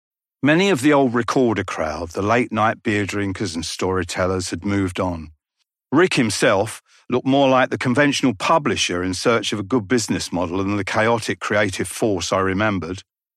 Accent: London, United Kingdom; I was from London, England, but they wouldn't relent.

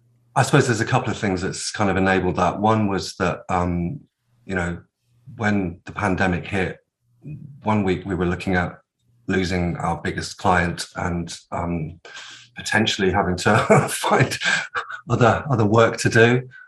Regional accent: Germany; So I grew up British Army on the Rhine, so living in Germany quite a lot.

